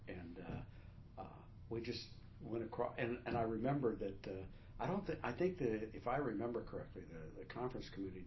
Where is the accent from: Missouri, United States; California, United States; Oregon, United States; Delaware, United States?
Oregon, United States; Eugene; I'm a lawyer and I was from Eugene. I lived in Junction City.